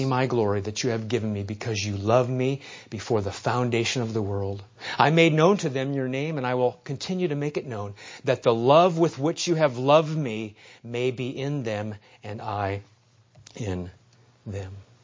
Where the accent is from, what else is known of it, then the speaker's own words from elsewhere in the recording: Nebraska, United States; I remember flying into Los Angeles from Nebraska. I grew up in Nebraska